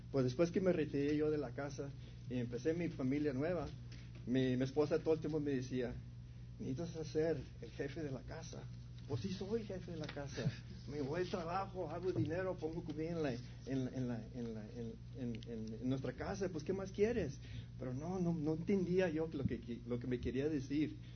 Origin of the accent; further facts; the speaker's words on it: Texas, United States; now in El Paso, United States; yo no soy de aquí del Paso. Vengo de un pueblo muy chiquito allá del otro lado de San Antonio y pues, como mucha gente, hemos creado católicos, Catholic.